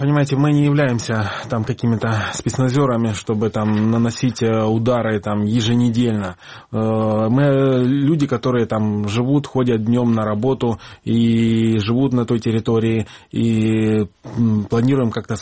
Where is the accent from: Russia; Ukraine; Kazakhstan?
Ukraine; Krasnyi Luch, Luhansk Oblast; я Красный Луч, это Украина